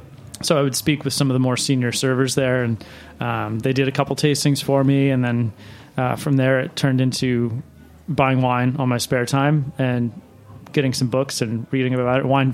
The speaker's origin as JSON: {"language": "English", "town": "Baltimore", "region": "Maryland", "country": "United States", "tie": "born or raised there", "said": "So it was when I was working at a steakhouse in Maryland, where I grew up in Baltimore."}